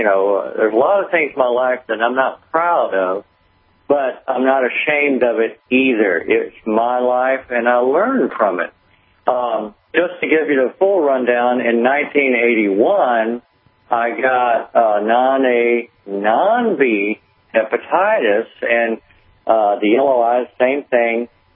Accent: Fort Walton Beach, Florida, United States; I grew up in Northwest Florida, I was born in 1953. This was Fort Walton Beach next to Pensacola, Florida.

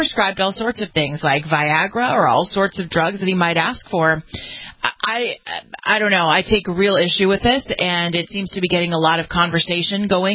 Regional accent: California, United States; Well, I've got to take you to my home state of California, where there is a lot of crazy bills happening.

